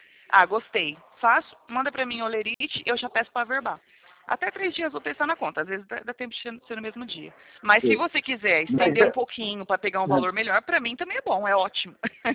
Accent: Presidente Prudente, São Paulo, Brazil; eu não fico aí. Eu fico em Presidente Prudente. Olha só de onde eu sou. É longe. É São Paulo.

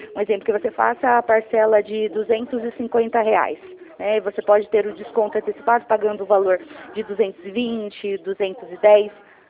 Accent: Jundiaí, São Paulo, Brazil

